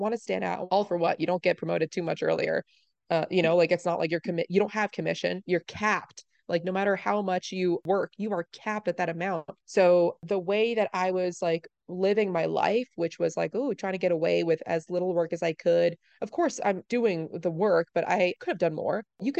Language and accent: English; New York, United States; And I was like, no, I'm from New York. I'm from like almost New York City. And so then whatever, I ship off to Enid, Oklahoma.